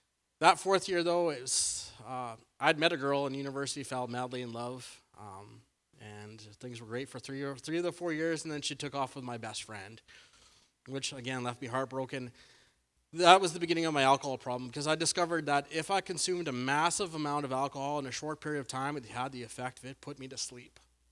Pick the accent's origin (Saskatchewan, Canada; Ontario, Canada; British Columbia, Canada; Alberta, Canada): Saskatchewan, Canada; Indian Head; I was born and raised in Indian Head, Saskatchewan, so way down south. I have a very loving family, very supportive family, two younger brothers, two parents. Our religious background is I'm a United Church boy